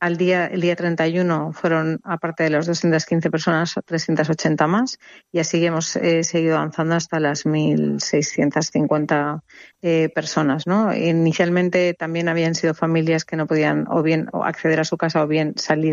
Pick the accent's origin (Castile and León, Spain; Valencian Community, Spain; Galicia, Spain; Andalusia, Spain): Valencian Community, Spain; Valencia; lo más parecido a lo que hemos vivido aquí en Valencia, yo soy de Valencia